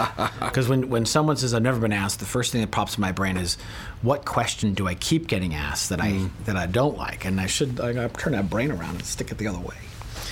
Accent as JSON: {"language": "English", "region": "California", "country": "United States", "said": "I was from Humboldt County."}